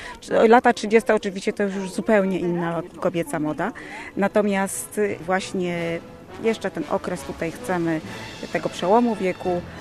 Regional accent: Kórnik, Greater Poland Voivodeship, Poland; Ja jestem z Kurnika.

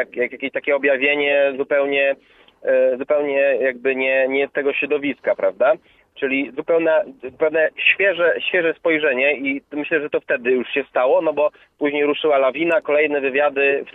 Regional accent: Lublin, Lublin Voivodeship, Poland; to było takie spotkanie w Lublinie, skąd pochodzę

